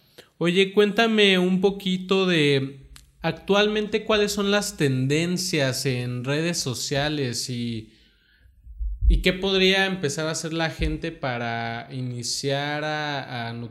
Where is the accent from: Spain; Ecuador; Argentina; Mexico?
Mexico; now in Costa Rica; Pero cuando llego aquí a Costa Rica y todo el mundo te habla de usted, dicen... Sí. O sea, como mexicano sí piensa...